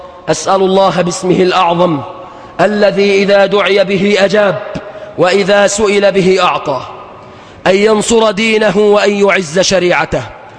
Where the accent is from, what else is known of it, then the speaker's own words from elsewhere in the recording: Egypt; بلادنا مصر